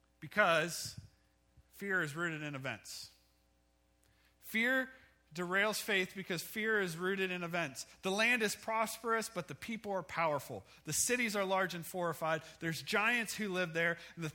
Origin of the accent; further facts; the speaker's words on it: Ohio, United States; Growing up in Ohio, there was a SeaWorld in Ohio between Akron and Canton, and we would go almost every year